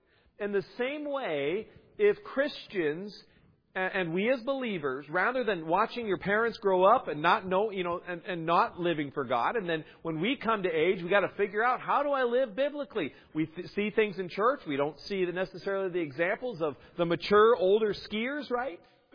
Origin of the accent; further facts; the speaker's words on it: Washington, United States; I grew up in Washington State, and my mom had when I was growing up, my mom would talk about skiing.